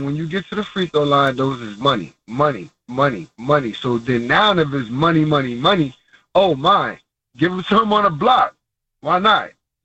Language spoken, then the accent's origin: English; Coney Island, New York, United States; I'm from Coney Island, the projects. That's my heart. That's where I'm from. That's the foundation.